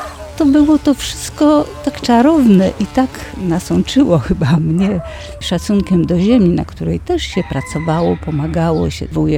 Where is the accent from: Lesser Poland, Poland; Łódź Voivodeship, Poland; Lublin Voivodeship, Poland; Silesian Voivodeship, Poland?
Silesian Voivodeship, Poland; Dąbrowa Górnicza; Urodziłam się w Dąbrowie Górniczej